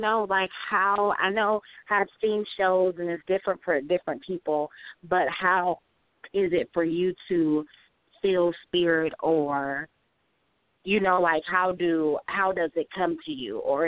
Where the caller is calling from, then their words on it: Elkhart, Indiana, United States; I'm calling from Elkhart, Indiana.